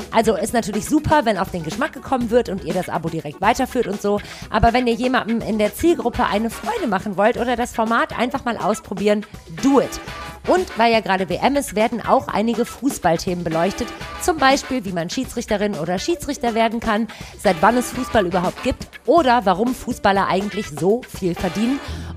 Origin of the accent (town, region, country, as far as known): Germany; born or raised there